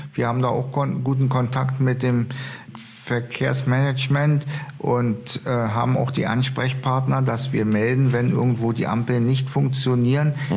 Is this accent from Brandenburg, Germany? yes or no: yes; Hennigsdorf, Brandenburg, Germany; in meiner Heimatstadt Hennigsdorf